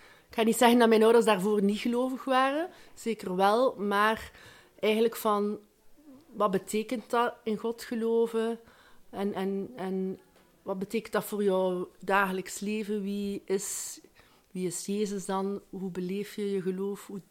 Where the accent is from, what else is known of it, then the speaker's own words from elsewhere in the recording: Ghent, East Flanders, Belgium; ik kom uit Gent.